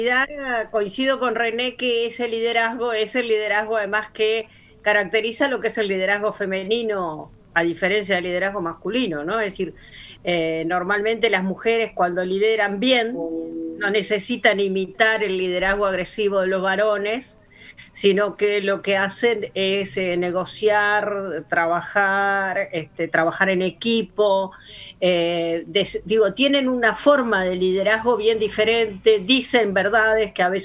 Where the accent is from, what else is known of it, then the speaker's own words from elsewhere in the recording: Argentina; Bueno, yo soy argentina.